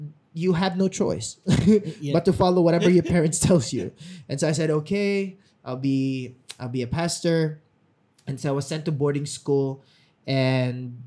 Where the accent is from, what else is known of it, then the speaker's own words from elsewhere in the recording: Philippines; I failed my nursing entrance exam because I'm a Filipino and automatically you need to be a nurse.